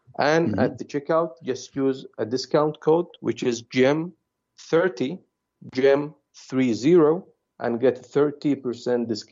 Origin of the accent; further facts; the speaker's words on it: Yemen; we are originally from Yemen, and we have our own farms in Yemen.